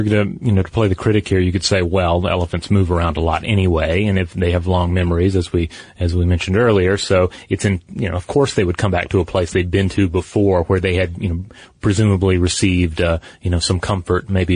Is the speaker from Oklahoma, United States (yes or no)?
no; Tennessee, United States; The first I'm going to mention because it exists in my home state of Tennessee